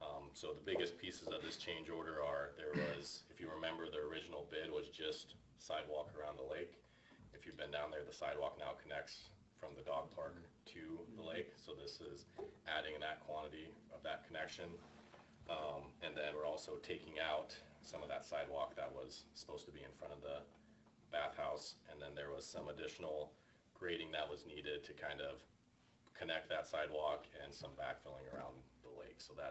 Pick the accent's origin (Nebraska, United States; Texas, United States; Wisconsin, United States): Nebraska, United States; Lincoln; I go to the college here. I'm from Lincoln, Nebraska.